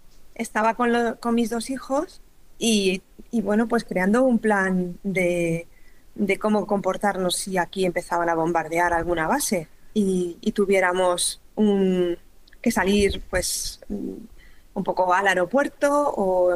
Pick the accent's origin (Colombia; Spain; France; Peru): Spain; Boadilla del Monte, Community of Madrid; Pues yo soy de Madrid.